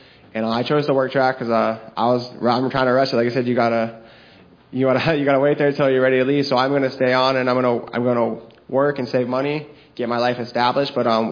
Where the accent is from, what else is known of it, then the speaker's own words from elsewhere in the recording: Bradenton, Florida, United States; And I'm 35. I'm from Bradenton.